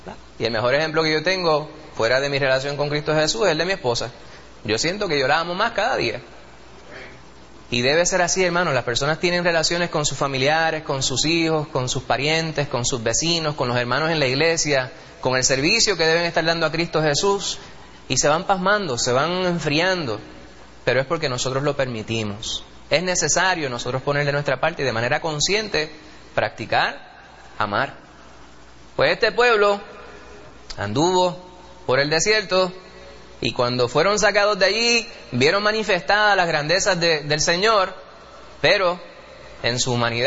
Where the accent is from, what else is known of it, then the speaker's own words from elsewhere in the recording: Manhattan, New York, United States; born there; El hospital donde yo nací se llama así. El hospital en aquella otra isla donde yo nací, allá en Manhattan. Monte Sinaí, un hospital judío. Mount Sinai.